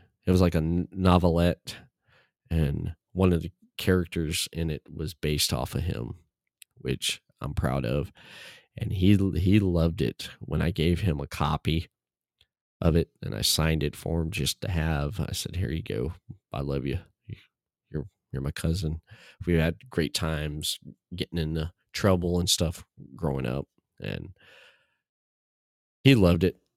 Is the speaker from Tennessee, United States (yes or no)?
yes; Tennessee, United States; so much time and stuff I spent with him growing up in Tennessee